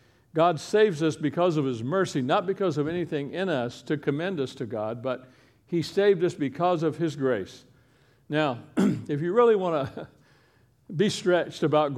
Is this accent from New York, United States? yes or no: no; Kentucky, United States; My dad used to say, growing up in Eastern Kentucky, son, we don't accept charity.